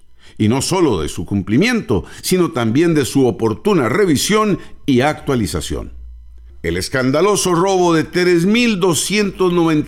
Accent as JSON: {"language": "Spanish", "country": "Costa Rica", "said": "uno, como costarricense de a pie, no puede menos que preguntarse"}